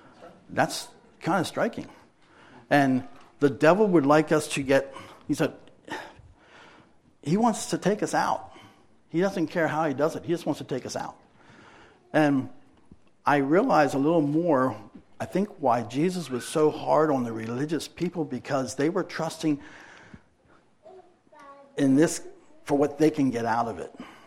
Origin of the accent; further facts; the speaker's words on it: United States; I never did. I'm an American, right?